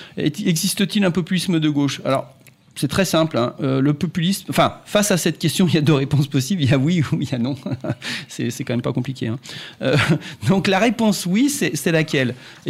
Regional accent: France; Nous, on voit ça, on est effarés quand on est français.

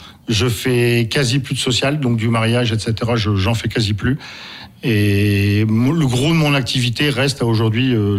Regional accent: Lille, Hauts-de-France, France; comme je suis lillois en fait, j'ai vécu 50 ans à Lille

